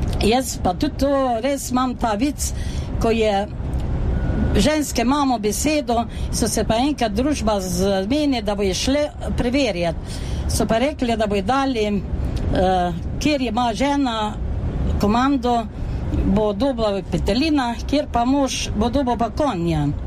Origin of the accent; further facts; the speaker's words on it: Šoštanj, Savinja, Slovenia; Sem iz Šoštana, ki vsi vete, kje je Šoštan